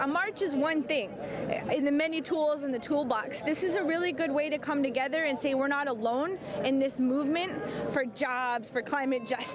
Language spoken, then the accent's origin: English; North Dakota, United States; I'm from North Dakota, right in the heart of the Bakken Shale oil formation